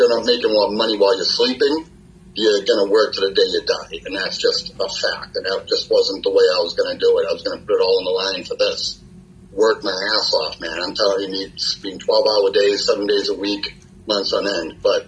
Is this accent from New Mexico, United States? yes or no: no; Boston, Massachusetts, United States; basic blue-collar worker, born and raised in Boston, and spent decades in the restaurant industry.